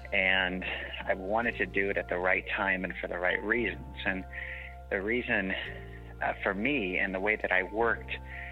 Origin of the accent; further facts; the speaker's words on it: California, United States; So real early days, I grew up in Central Coast, California